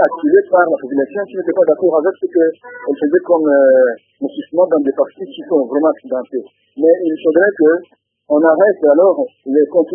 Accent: Bukavu, South Kivu, DR Congo; ici chez nous à Bukavu, les problèmes des érosions, jamais il n'y a eu érosion produite par la pluie

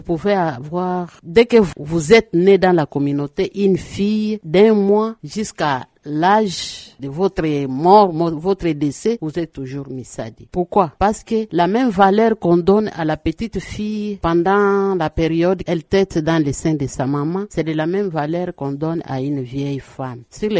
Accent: Kasenga, Haut-Katanga, DR Congo; une question très sensible liée à ma culture dont je suis de Kasenga.

